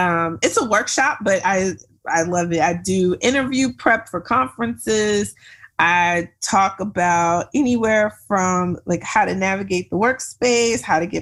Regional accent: Texas, United States; And I am from Texas, so Juneteenth is a big deal.

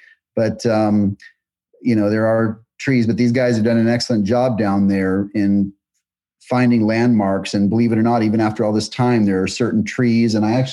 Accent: Minnesota, United States; I think it was at the public library when I was growing up in Minnesota.

